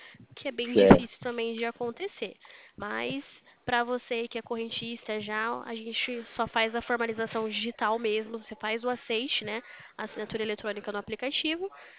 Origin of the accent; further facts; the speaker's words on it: Limeira, São Paulo, Brazil; Não, eu sou de Limeira, São Paulo, tá?